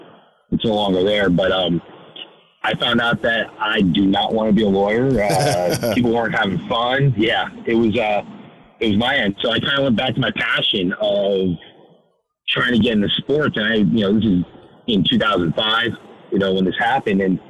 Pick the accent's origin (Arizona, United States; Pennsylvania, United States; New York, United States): Arizona, United States; Scottsdale; they're based in my hometown, Scottsdale, Arizona.